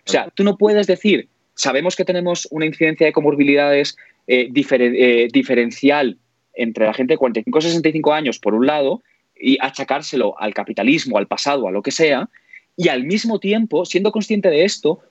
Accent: Valencia, Valencian Community, Spain; como decimos en Valencia, en mi tierra.

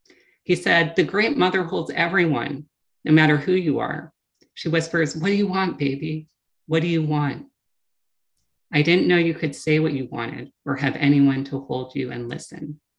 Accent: New York City, New York, United States; I grew up in New York City, and so I had friends of a lot of different religious traditions and no religious traditions.

